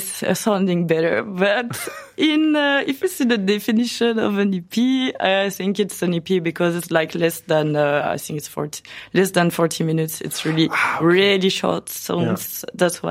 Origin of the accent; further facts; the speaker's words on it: Rennes, Brittany, France; Yeah, I'm from Rennes.